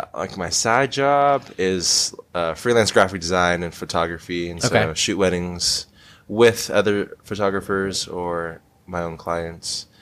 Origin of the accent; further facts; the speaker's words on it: California, United States; It's like growing up in NorCal, Southern California was, it was a vacation spot.